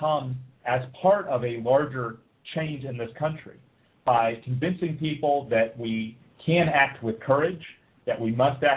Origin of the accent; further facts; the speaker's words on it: Wisconsin, United States; I'm from Wisconsin, and we stood up first, and we're still fighting here.